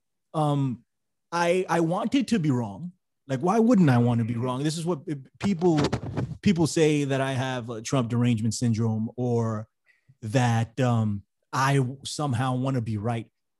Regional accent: Bronx, New York, United States; So I live in New York, right? I'm from New York. I'm from the Bronx. I've been here all my life

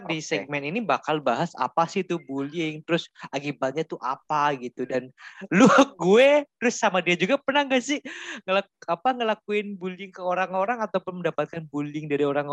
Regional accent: Jakarta, Indonesia; Dari Jakarta aja lah.

